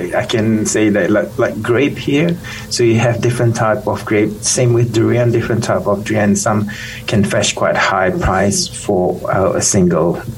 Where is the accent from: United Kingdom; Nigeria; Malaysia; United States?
Malaysia; Perlis; also born or lived in Penang; I grew up, I was born in Penang and live in the state called Perlis, which is the northern state of Malaysia. That's pretty close to the Thailand border.